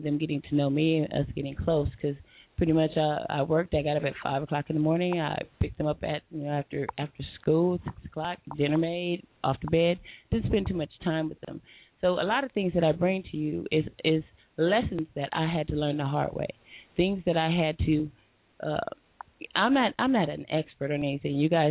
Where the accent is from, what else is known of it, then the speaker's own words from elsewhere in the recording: Compton, California, United States; Went to Eugene Shelley Compton, grew up there as a young girl.